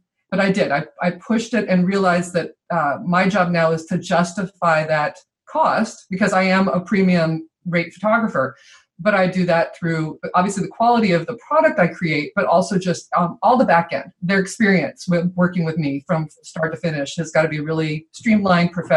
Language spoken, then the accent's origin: English; Ireland; The bonus is, you know, that I'm Irish, so that comes naturally.